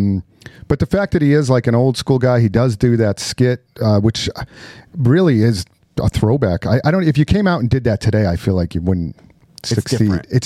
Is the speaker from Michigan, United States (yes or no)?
no; Connecticut, United States; So I'm from Connecticut.